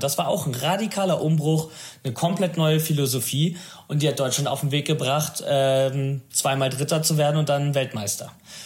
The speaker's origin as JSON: {"language": "German", "country": "Italy"}